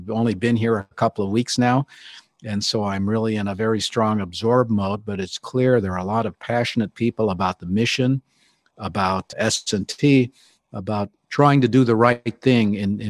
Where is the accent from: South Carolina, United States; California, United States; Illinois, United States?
California, United States; First, I grew up in California.